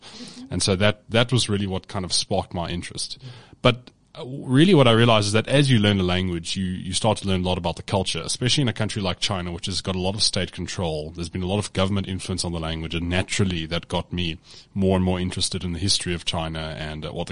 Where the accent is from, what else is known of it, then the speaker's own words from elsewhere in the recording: Cape Town, Western Cape, South Africa; I grew up in Cape Town. I went to school in Cape Town. I then went to Rhodes University, following in the footsteps of some of my family members.